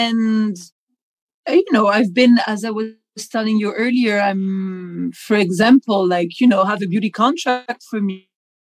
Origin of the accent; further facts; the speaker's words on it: Paris, Île-de-France, France; and I grew up in Paris